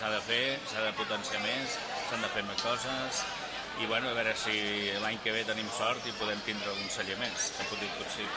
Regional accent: Tiana, Catalonia, Spain; jo he nascut a Tiana, soc de Tiana

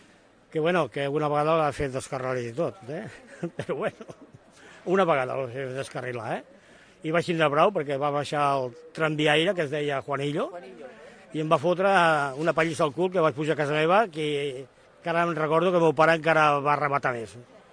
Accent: Montgat, Catalonia, Spain; jo soc fill de Montgat i passava per la carretera de Tiana.

